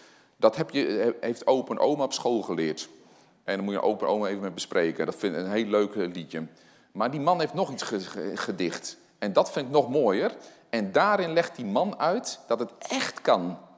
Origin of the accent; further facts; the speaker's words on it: Gouda, South Holland, Netherlands; Ik kom uit Gouda.